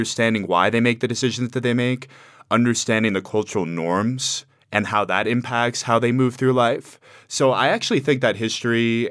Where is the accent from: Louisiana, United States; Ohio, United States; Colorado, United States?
Colorado, United States; Colorado Springs; Myself, I grew up here in Colorado Springs